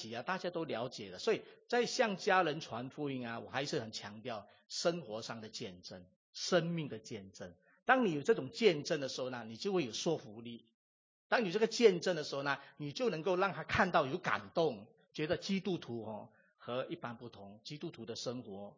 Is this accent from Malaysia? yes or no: yes; Malaysia; 特别我们有时候住在马来西亚，我是在马来西亚长大，还有一种甘榜的精神哦。